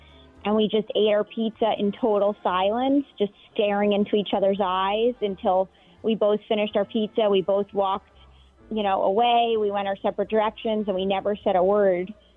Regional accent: Boston, Massachusetts, United States; And he's also a Boston guy, and I'm from Boston.

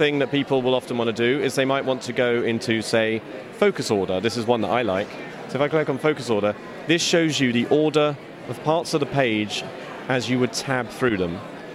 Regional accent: Texas, United States; I am indeed a Texan, and I won't deny it. And I prefer Texas to England.

